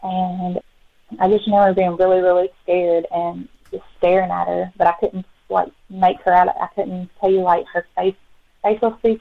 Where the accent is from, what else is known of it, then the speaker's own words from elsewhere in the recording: Childersburg, Alabama, United States; Okay, so I grew up in Childersburg, Alabama. This is a small town.